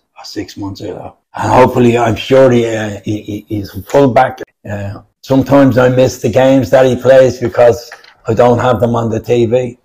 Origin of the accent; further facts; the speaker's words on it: Ireland; Now, I went to see Ireland playing. Obviously, we're all Irish kids. I went and seen them playing rugby. We're very parochial, if I can say that, as far as a nation is concerned.